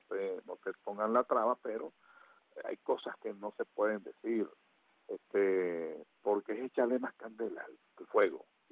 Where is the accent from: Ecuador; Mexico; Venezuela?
Venezuela; como venezolano y como opositor al régimen de Nicolás Maduro y como miembro del exilio venezolano